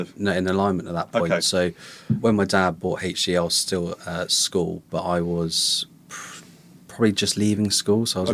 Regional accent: Southampton, South East England, United Kingdom; So born and bred in Southampton. Always been there my whole life. Recently moved to the New Forest between Bournemouth and Southampton, but still very, very close, only about 20 minutes away.

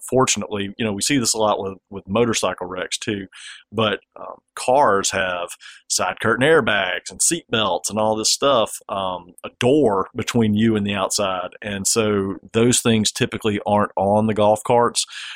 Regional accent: Satsuma, Alabama, United States; I mean, I grew up in Satsuma, and you can go and sit in my parents' driveway

